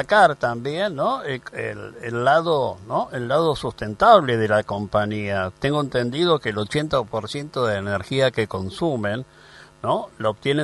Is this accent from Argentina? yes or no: yes; Argentina; Pero hablo como ciudadano argentino